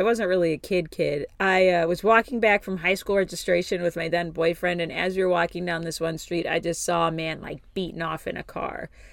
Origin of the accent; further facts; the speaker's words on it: Berwyn, Illinois, United States; born there; And I was born in Berwyn. And these are all very close to each other.